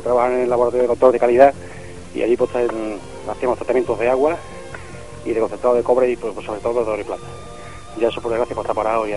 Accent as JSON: {"language": "Spanish", "town": "Nerva", "region": "Andalusia", "country": "Spain", "said": "Yo a todo el pueblo de Nerva, porque soy de Nerva"}